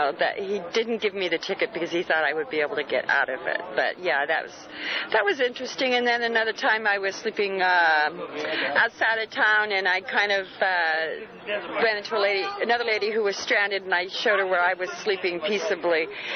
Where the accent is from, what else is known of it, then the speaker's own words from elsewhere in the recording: Santa Cruz, California, United States; Actually, I grew up in Santa Cruz.